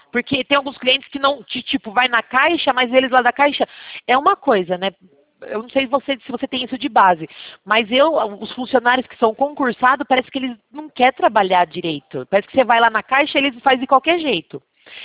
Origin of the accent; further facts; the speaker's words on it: São Paulo, Brazil; eu sou daqui de São Paulo.